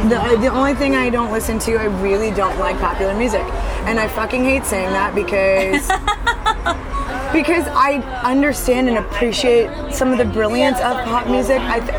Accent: Toronto, Ontario, Canada; also born or lived in Dallas, United States; So I moved to Dallas. I was born there, lived there for like 2 years. Then we moved to Toronto.

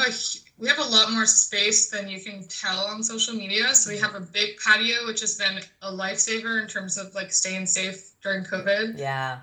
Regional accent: San Francisco, California, United States; It would be a tiki bar just because growing up in San Fran and like going to Smuggler's Cove all the fucking time.

